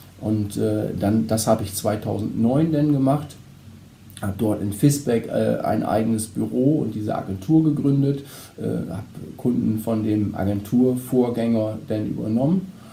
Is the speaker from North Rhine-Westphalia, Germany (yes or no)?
no; Bakum, Lower Saxony, Germany; ich bin aufgewachsen in Barkum. Ja, bin dort zur Schule gegangen, nachher dann die weiterführenden Schulen in Vechta